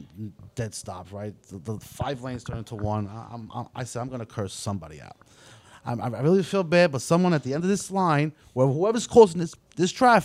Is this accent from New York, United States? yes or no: yes; Astoria, New York, United States; I born and raised in Astoria.